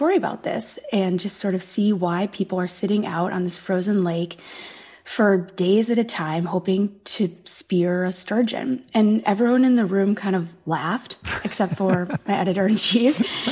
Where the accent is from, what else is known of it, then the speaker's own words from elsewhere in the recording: Midwest, United States; Oh, well, it was kind of my dream come true. I grew up in the Midwest